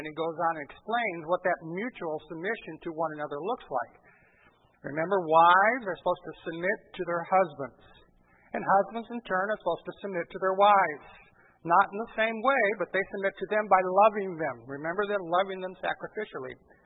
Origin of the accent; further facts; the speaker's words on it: Brazil; I grew up in Brazil, and my parents were missionaries.